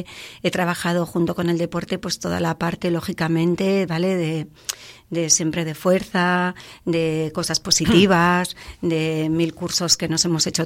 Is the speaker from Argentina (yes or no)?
no; Limpias, Cantabria, Spain; empezar en mi pueblo de origen, en el Parador, en Limpias.